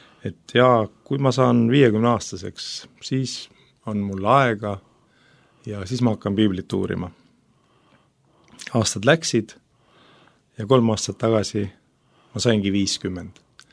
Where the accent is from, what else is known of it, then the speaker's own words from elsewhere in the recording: Tallinn, Harju County, Estonia; elanud kogu elu Tallinnas, välja arvatud mõned aastad, kus elasime koos abikaasaga Iinamaal.